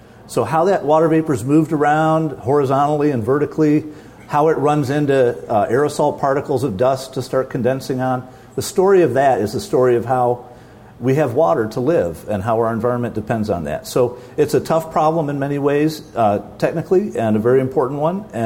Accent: Michigan, United States; So if you live back east, and I'm from Michigan originally

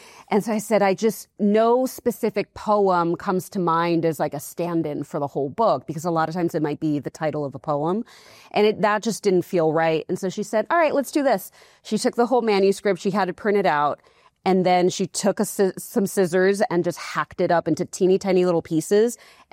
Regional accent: Puerto Rico; moved away; And so growing up in Puerto Rico, it's so interesting because nowadays I'm constantly trying to get back to Puerto Rico and I feel this really deep homesickness.

